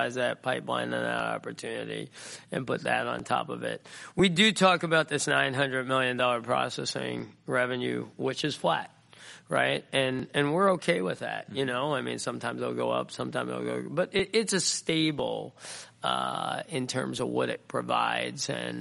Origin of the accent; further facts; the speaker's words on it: New York, United States; everybody knows I'm a New Yorker, maybe.